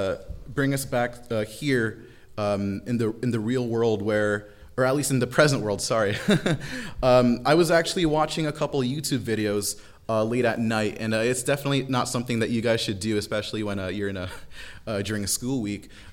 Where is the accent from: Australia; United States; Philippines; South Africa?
Philippines; I'm from the Philippines. We have an honor and shame society back home.